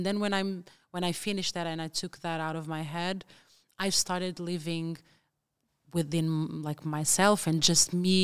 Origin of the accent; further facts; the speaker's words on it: Pombal, Centro, Portugal; you have ones from Lisbon, you have ones from my hometown, Pombal, which are kind of different.